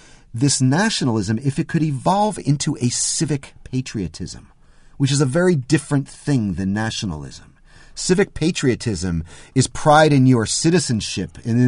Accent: United States; But I am definitely an American patriot, right?

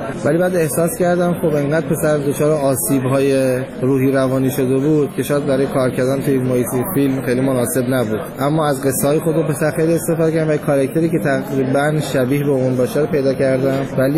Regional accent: Abadan, Khuzestan, Iran; من آبادان انتخاب کردم به خاطر اینکه خب طبیعتاً شهر خودم بود و اونجا بزرگ شدم، زیست اونجا رو میشناختم، طبیعتاً به لهجهش تسلط بیشتری داشتم

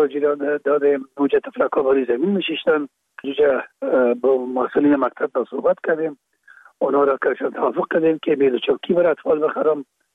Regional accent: Kabul, Afghanistan; born or raised there

